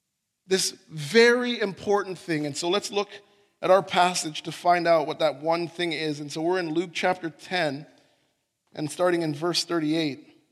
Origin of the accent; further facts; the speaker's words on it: Jamaica; right, I'm Jamaican, I love, that's my thing